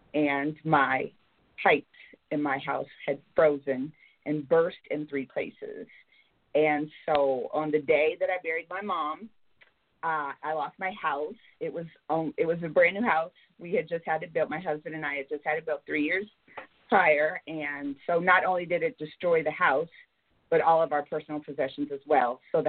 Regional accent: Terre Haute, Indiana, United States; I'm from Terre Haute, Indiana, so it was a three-hour drive on Highway 41

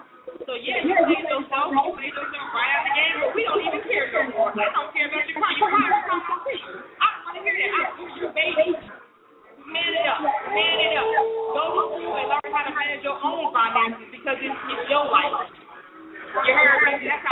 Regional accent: Atlanta, Georgia, United States; I'm from Atlanta, but this is my welcoming to DFW.

